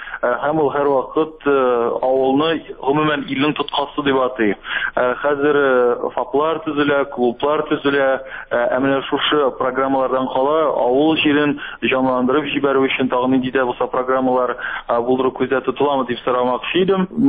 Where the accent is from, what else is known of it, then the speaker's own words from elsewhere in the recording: Naberezhnye Chelny, Tatarstan, Russia; Мин үзем Чаллыдан булгач, юлларның даңгыл карагысызлык беләм